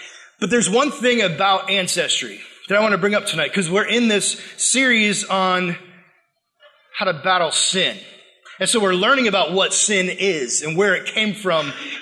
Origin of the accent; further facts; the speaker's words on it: Plymouth, Massachusetts, United States; I'm from Plymouth, Massachusetts.